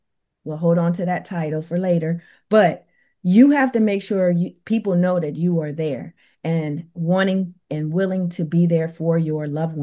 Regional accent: Canton, Ohio, United States; like mine is in my hometown of Canton, Ohio

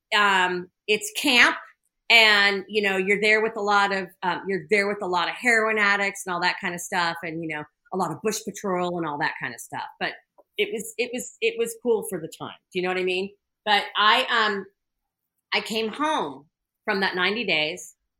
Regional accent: Los Angeles, California, United States; I came from a nice family, and I, you know, I grew up in Hancock Park, and I went to a private girls' school

